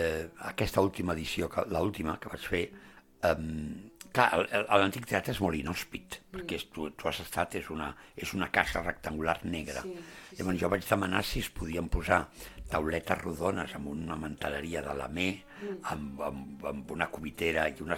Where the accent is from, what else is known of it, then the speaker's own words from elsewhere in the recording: Barcelona, Catalonia, Spain; jo soc d'arrels aragoneses, però per sobre de tot soc català, barceloní, i defensor de la cultura catalana.